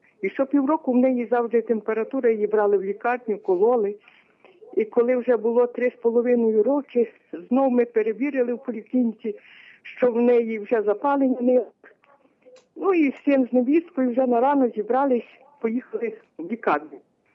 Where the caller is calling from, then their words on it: Lviv Oblast, Ukraine; А, я з Львівщини